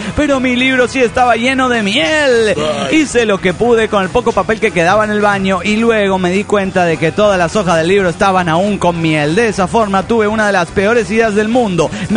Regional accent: Delta, Colorado, United States; de Delta, Colorado.

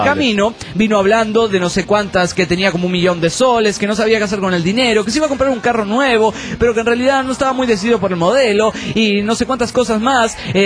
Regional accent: Guadalajara, Jalisco, Mexico; de Guadalajara, Jalisco, México.

